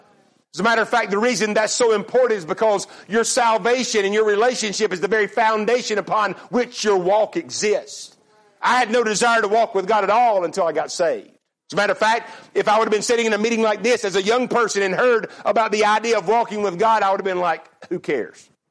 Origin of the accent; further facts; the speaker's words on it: North Carolina, United States; I was born and raised in Randolph County, North Carolina.